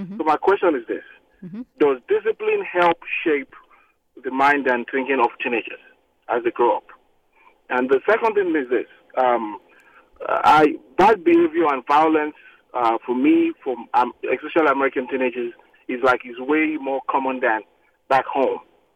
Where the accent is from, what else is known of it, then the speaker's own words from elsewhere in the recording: Nigeria; now in United States; but I grew up in Nigeria, that's in Africa, so, like, we were disciplined a lot.